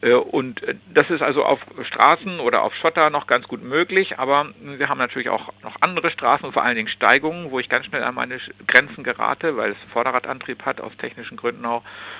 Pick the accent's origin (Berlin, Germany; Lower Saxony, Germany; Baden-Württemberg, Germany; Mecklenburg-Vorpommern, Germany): Lower Saxony, Germany; ich komme aus dem Südrand der Lüneburger Heide, 30 Meter über dem Meeresspiegel stehe ich hier jetzt gerade am Telefon.